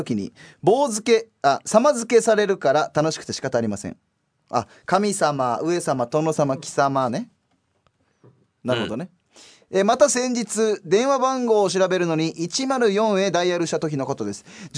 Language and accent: Japanese; Kansai, Japan; 実は僕、根っからの関西人なのか、何でもお笑いネタにしてしまいたくなります